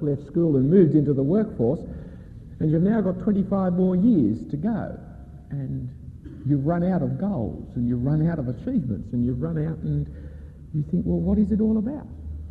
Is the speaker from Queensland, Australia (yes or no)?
no; Balmain, New South Wales, Australia; I am the person who came from there. I'm a boy from Balmain, therefore I must be corrupt.